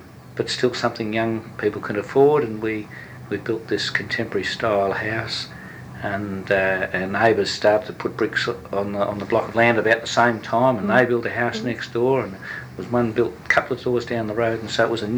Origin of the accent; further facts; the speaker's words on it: Dandenong, Victoria, Australia; also born or lived in Ormond / Listerfield; I was born in Ormond, and my father, as an engineer, started a job in Dandenong when I was, I think, 8, and we shipped it out to Dandenong. So I was with the Dandenong West Primary School and grew up in the Dandenong area.